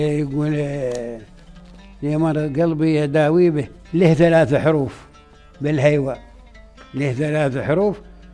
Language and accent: Arabic; United Arab Emirates; وهاي ما توجد إلا عندنا في الإمارات، دولة الإمارات